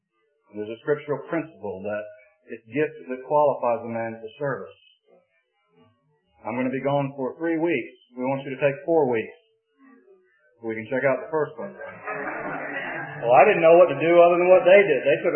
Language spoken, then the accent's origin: English; Jacksonville, Florida, United States; I got a bus ticket to go back to my hometown of Jacksonville.